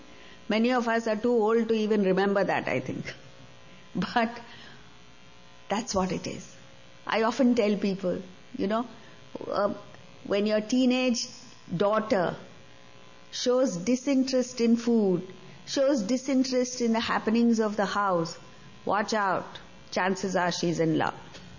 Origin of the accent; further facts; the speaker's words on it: Mumbai, Maharashtra, India; I come from Mumbai, India.